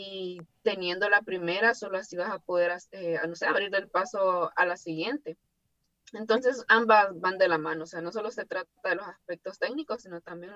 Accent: Honduras; cuando ya comienzo como a trasladar todo esto a Latinoamérica, específicamente Honduras, que es de donde vengo.

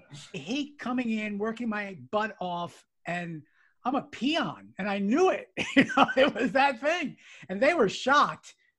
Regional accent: New York, United States; I was born and raised in New York.

